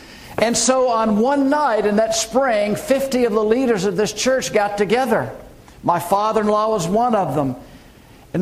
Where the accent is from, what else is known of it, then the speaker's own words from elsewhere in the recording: Birmingham, Alabama, United States; The civil rights movement in 1963 was red hot with intensity in my hometown of Birmingham, Alabama.